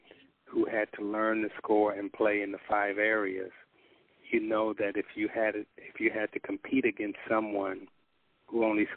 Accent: Chicago, Illinois, United States; Well, Chicago, you know, I'm from Chicago

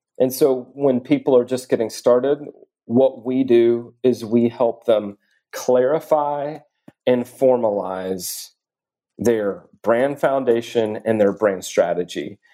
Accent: the South, United States; the fact that I'm a dad or the fact that I'm a Southerner

